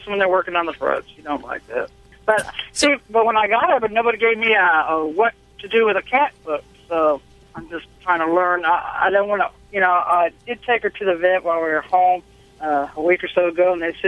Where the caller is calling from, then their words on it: Conway, Missouri, United States; Conway, Missouri. I'm a truck driver.